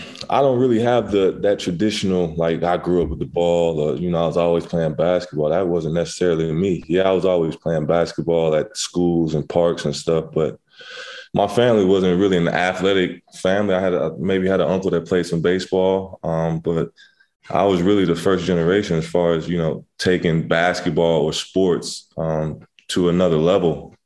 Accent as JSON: {"language": "English", "town": "Inglewood", "region": "California", "country": "United States", "tie": "born or raised there", "said": "I grew up in Inglewood. Spent some time growing up with my great grandmother. She stayed off of 8th Ave and Vernon."}